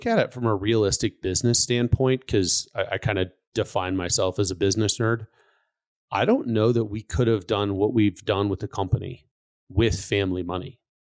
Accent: Pendleton, Oregon, United States; So I grew up actually in Pendleton, Oregon. So home of the Pendleton Roundup, Pendleton Whiskey, Pendleton Wool, and was always around agriculture.

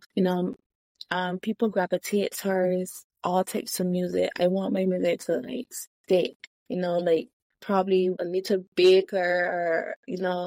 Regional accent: Barbados; I'm from Barbados, and everyone knows Barbados Pagoda is in August.

